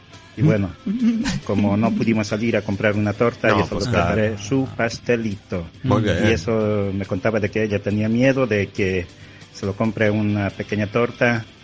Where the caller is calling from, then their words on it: Florencio Varela, Buenos Aires Province, Argentina; desde Florencio Varela, Buenos Aires, Argentina.